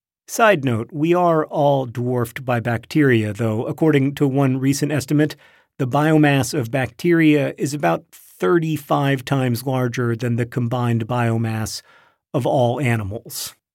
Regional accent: Orlando, Florida, United States; I grew up in Orlando, Florida, about 15 miles away from the world's most visited theme park, Walt Disney World's Magic Kingdom.

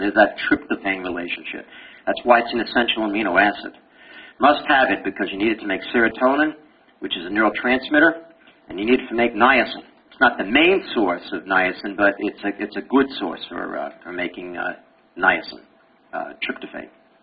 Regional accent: Uniondale, New York, United States; accent: Brooklyn; also born or lived in Brooklyn; Well, I came from Brooklyn. I was born in Prospect Park, 1943. Whoa. And I lived in Uniondale, Long Island, till I was 18. So I can talk Brooklynese anytime I want.

